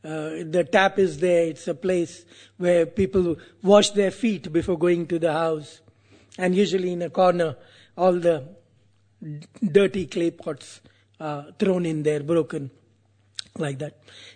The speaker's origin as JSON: {"language": "English", "country": "India", "said": "Like, I'm from India, so I'm used to cow urine, smell of cow urine."}